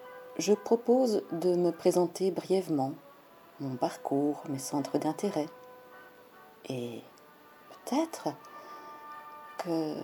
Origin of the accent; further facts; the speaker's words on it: Belgium; Je suis belge.